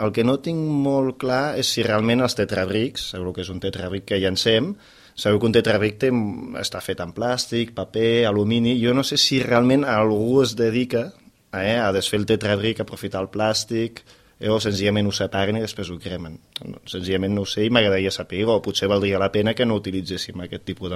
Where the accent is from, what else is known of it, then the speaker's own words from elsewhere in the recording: Reus, Catalonia, Spain; als pobles que hi ha al voltant de Reus, que és on jo sempre he viscut.